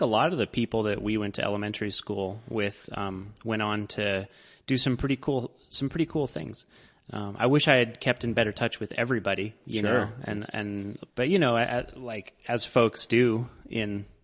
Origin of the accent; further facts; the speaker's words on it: Colorado, United States; A lot of that just comes from being born and raised in Colorado.